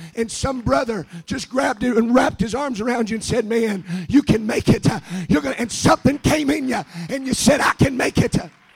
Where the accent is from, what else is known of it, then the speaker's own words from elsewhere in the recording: Netherlands; I was raised in the Netherlands. And then we moved home.